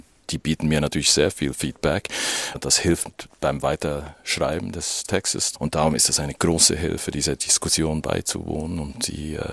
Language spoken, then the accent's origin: German; Swiss Alps, Switzerland; now in Bern, Switzerland; ein Kind der Schweizer Alpen, lebe in Bern.